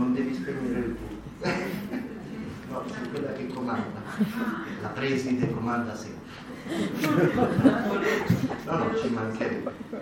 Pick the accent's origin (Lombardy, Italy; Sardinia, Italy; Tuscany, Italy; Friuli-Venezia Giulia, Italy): Lombardy, Italy; Milan; Io sono di Milano, quindi diciamo molto lontano.